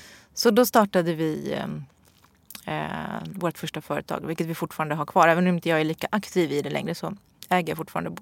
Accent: Italy; Som italienare tänker vi alltid på vad vi äter.

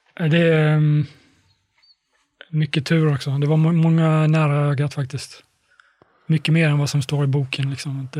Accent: Sweden; och att jag är svensk

